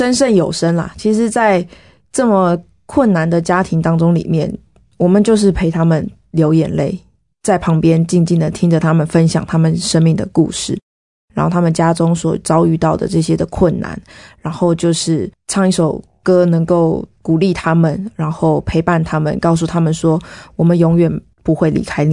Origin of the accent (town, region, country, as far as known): Taiwan